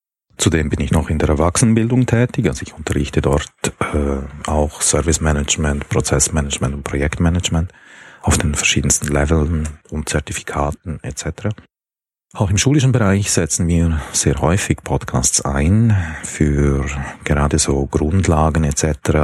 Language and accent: German; Chur, Graubünden, Switzerland; born there; Also geboren bin ich in Chur, das ist eine Stadt in der Schweiz, im Kanton Graubünden. Allerdings bin ich so ziemlich nicht dort aufgewachsen, zwar auch ein paar Jahre, aber durch meine Familie, wir sind sehr viel herumgekommen und haben immer wieder den Wohnort gewechselt